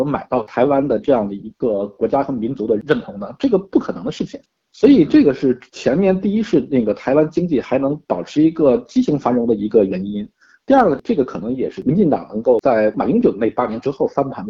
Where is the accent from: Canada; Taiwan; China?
China; 作为一个大陆人来讲的话